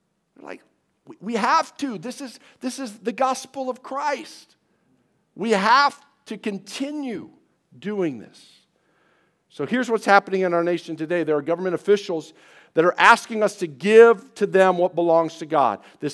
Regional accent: Illinois, United States; I grew up in Southern Illinois. I've never really been a fan of Chicago.

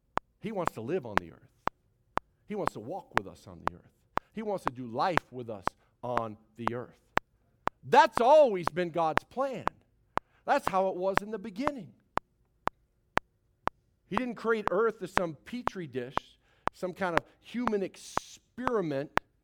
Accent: Illinois, United States; because I grew up in Illinois, and it's just cold in Illinois.

